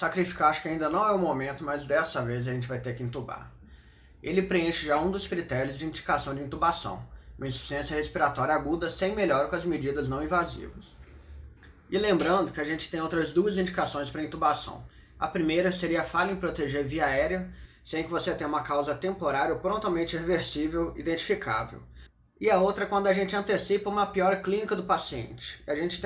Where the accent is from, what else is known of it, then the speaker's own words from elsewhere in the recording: Brasília, Federal District, Brazil; now in Belo Horizonte, Brazil; eu sou de Brasília, mas eu mudei para Belo Horizonte para formar aqui na UFMG